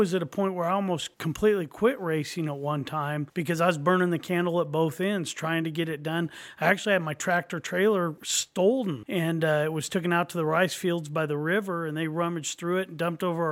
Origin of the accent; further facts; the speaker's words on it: Ukiah, California, United States; I grew up in Ukiah, graduated from Ukiah High, and I came over talking to the coach here.